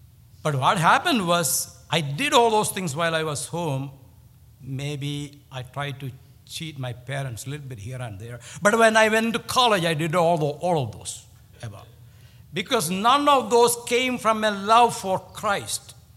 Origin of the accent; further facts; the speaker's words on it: India; When I was growing up in India, I had experienced some of those legalistic rules.